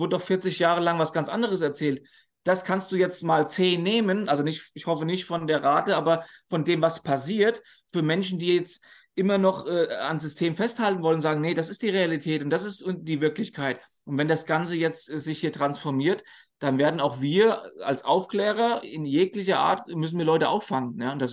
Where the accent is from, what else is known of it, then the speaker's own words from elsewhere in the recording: Germany; Und dann ist man irgendwo auch als Deutscher so ein bisschen beruhigter